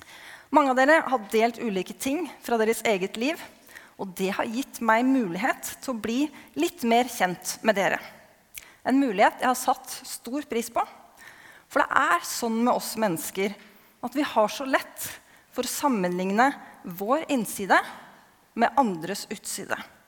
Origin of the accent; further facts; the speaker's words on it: Horten, Vestfold, Norway; moved away as an adult; now in Trondheim, Norway; Jeg vokste opp i Horten, i en kristen familie, i statskirken. Og i 1998, det begynner å bli en stund siden, så kom jeg hit for å studere.